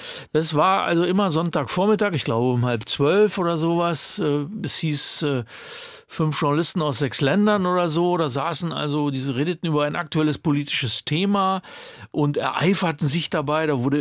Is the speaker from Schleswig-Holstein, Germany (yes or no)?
no; Braunschweig, Lower Saxony, Germany; eine Fahrradtour von meiner Heimatstadt Braunschweig bis nach Malente